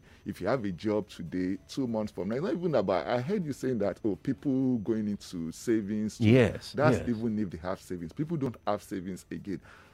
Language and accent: English; Lagos, Nigeria; We grew up in Lagos Island together.